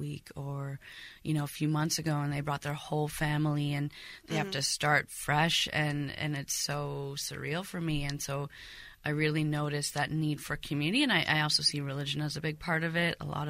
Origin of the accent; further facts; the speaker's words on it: Ontario, Canada; My Cornwall friends will be mad at me, but I'm not from there. I'd like to say I'm from Ontario because I've been moving around.